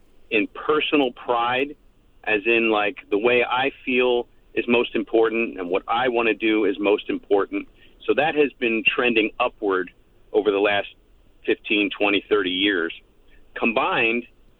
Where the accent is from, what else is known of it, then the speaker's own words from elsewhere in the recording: Philadelphia, Pennsylvania, United States; now in Alabama, United States; Well, I grew up in Philadelphia, and so no matter where I am, I always stream my WHYY.